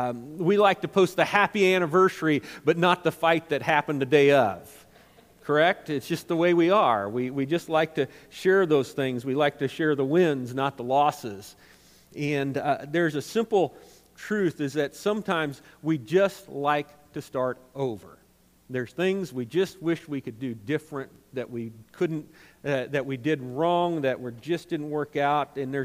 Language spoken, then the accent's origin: English; Missouri, United States; I was born and raised in Missouri